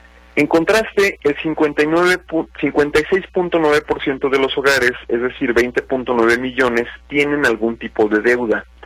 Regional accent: Mexico; Como mexicanos, nos queda mucho todavía que hacer en este tema del ahorro

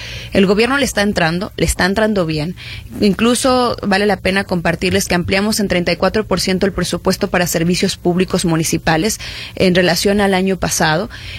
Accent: Guadalajara, Jalisco, Mexico; lo que tenemos que hoy hacer como tapatías y tapatíos es sumarnos a este llamado

